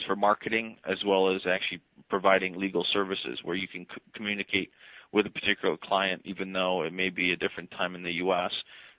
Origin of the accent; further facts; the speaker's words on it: Canada; Actually, I'm a Canadian.